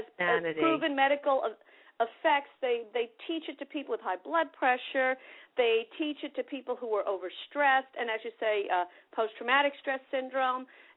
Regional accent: Pensacola, Florida, United States; I grew up in Pensacola. All my friends were in the military there.

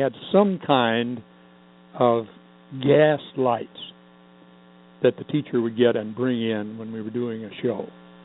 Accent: Oklahoma, United States; I was going to a little one-room country school. It was called Little Beaver, and that's a school where one teacher teaches all eight grades.

